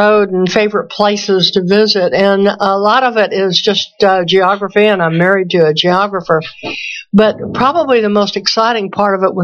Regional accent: California, United States; bear in mind that we came out of California. And when you're a kid growing up in California

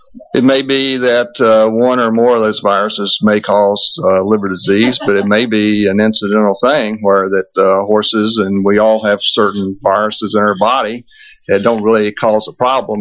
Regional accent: Virginia, United States; Yeah, no, I'm from Virginia, and you never lose this accent.

